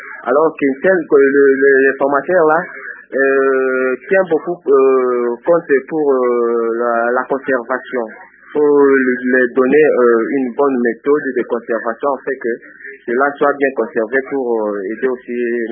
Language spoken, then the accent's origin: French; Mbandaka, Équateur, DR Congo; now in Kinshasa, DR Congo; j'appelle depuis Kinshasa, partie de l'université, mais je suis l'un de Mbandaka.